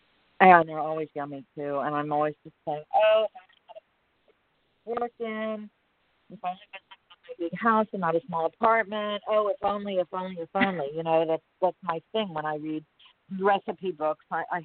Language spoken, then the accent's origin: English; Miami, Florida, United States; And, you know, I grew up in Miami. 60-70% of our population is Latino.